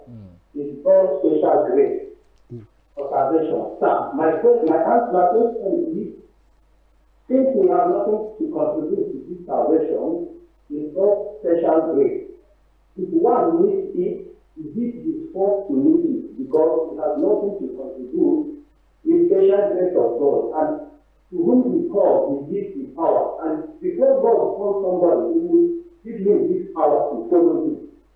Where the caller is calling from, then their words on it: Germany; from Germany. I'm online from Germany.